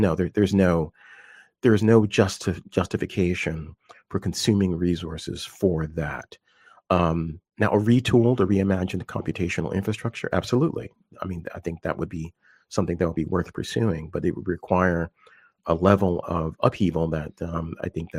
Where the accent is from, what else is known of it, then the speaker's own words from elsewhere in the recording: Philadelphia, Pennsylvania, United States; I grew up in Philly. I knew what happened when there was a strike of the sanitation workers